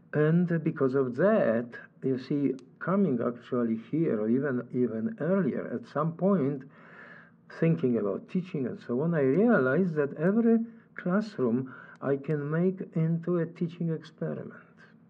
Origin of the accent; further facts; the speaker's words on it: Poland; English is a second language; moved away as an adult; I'm originally from Poland. And I came a long time ago. I came in 1969.